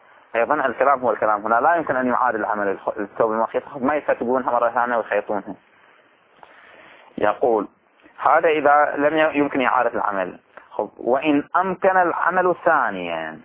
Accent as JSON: {"language": "Arabic", "country": "Bahrain", "said": "احنا في لهجتنا العامية نقول ما في فرق، هذا واحد وذاك واحد، ما في فرق. في البحرين تروح توقف أي واحد في المنامة في أبو صيبة في أي مكان بيقول لك ماكو فرق."}